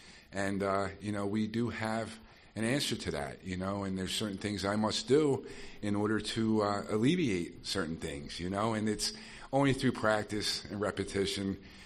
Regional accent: Delaware County, Pennsylvania, United States; I'm from Delco, Delaware County, south of Philadelphia.

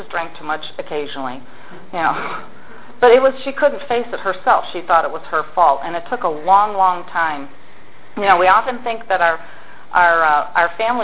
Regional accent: Detroit, Michigan, United States; also born or lived in Pittsburgh; I lived mostly in Detroit most of my life. I was born in Pittsburgh, but raised mostly in the Detroit area.

